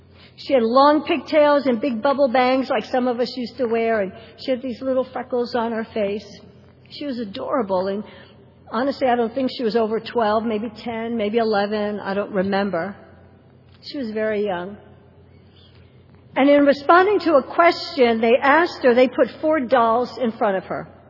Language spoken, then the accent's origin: English; the South, United States; born there; I was born in the South, and I was born in the South during the days when lynchings were legal.